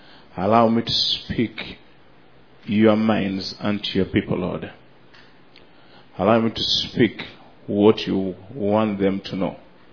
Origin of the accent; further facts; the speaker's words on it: Uganda; from Uganda.